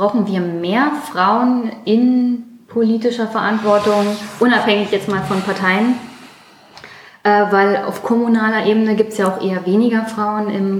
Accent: Brandenburg, Germany; Also meine Heimat definiere ich immer noch mit da, wo meine Familie ist. Mhm. Aber das ist ja zum Glück auch noch Brandenburg.

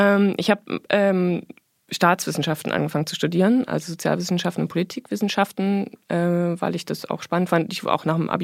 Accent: Erfurt, Thuringia, Germany; born there; ich bin geboren in der DDR, in Erfurt. Und meine Mutter auch.

